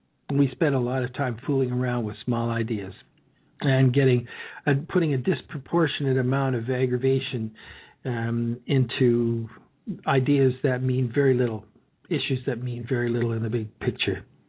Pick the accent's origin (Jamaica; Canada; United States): Canada; That's one of the smug satisfactions about being a Canadian.